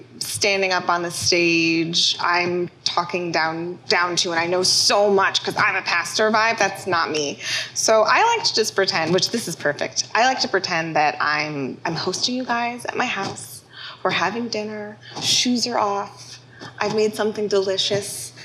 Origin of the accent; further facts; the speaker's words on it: Evanston, Illinois, United States; So I'm from the Chicagoland area, Evanston. Grew up there, born and raised.